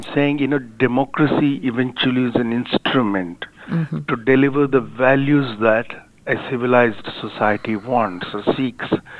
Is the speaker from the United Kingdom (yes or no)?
no; India; English is a second language; See, I'm an Indian.